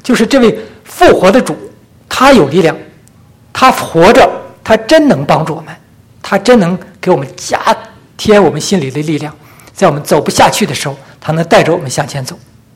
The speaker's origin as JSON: {"language": "Chinese", "region": "Northeast China", "country": "China", "accent": "Northeastern Mandarin", "said": "用我们东北话来讲，你白忙活了，"}